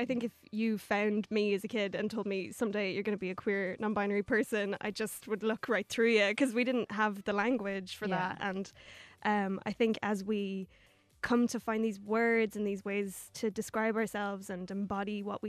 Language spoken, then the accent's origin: English; Ulster, Ireland; I'm obviously from Donegal, everybody.